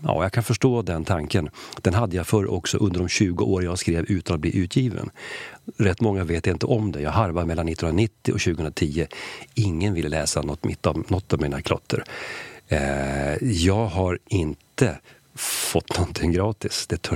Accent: Sweden; Jag är ju svensk.

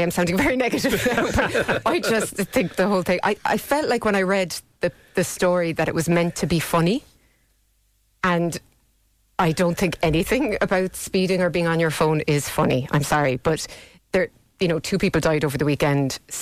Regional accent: United States; As an American, that will be interesting to see how that plays out.

